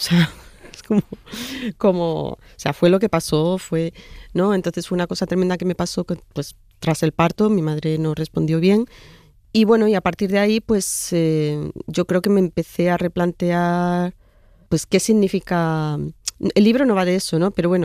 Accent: Seville, Andalusia, Spain; moved away as an adult; Sevilla, mi ciudad, yo realmente ya no la sé caminar. O sea, porque claro, yo soy de Sevilla, nací en Sevilla, estuve allí 20 años, pero cada vez que venía a España, venía a Málaga, donde vive mi madre.

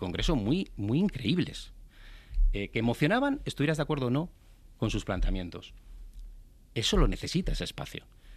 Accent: San Sebastián, Basque Country, Spain; moved away as an adult; now in Madrid, Spain; Tú y yo somos de Donosti. Pero llevamos ya muchísimos años en Madrid. Yo suelo decir un poco en broma que, en fin, yo ya llevo viviendo más en Madrid que en Donosti.

